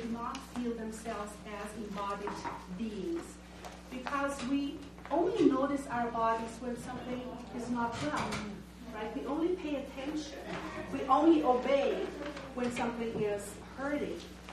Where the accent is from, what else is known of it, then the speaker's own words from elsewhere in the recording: Brazil; now in Decorah, United States; I am originally from Brazil, and I am currently teaching at Luther College in Decorah, Iowa.